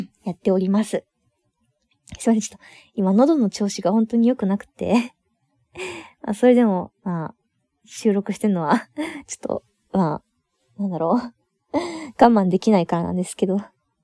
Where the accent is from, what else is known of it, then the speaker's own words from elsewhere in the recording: Okinawa, Japan; moved away; 出身地は、沖縄です。はい。沖縄出身で、他のところにちょっと引っ越したりとかしてて、まあ、そんな感じでやってるんですけど、なのでもう本当に出身地ってだけで沖縄は、そんな感じなんですけど、今でもたまに戻ってきたりしています。